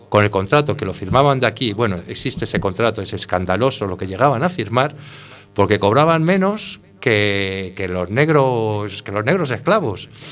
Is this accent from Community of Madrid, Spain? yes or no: yes; Madrid, Community of Madrid, Spain; moved away as an adult; Yo soy un emigrante, yo soy emigrante de interior. Además, yo lo hice al revés, porque yo vine de Madrid a Galicia por trabajo, a buscarme la vida aquí.